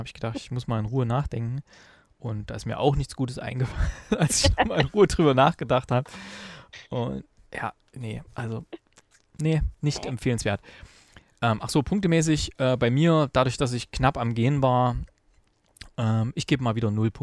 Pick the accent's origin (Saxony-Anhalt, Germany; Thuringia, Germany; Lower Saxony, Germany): Thuringia, Germany; Gera; überlegt, ob ihr vielleicht in meiner alten Heimat-Sneak da in Gera